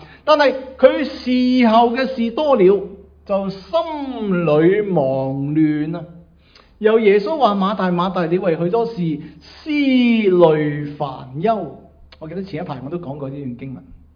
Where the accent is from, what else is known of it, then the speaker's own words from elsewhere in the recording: China; 因为犹太人嘅观念同我哋中国人嘅好相似嘅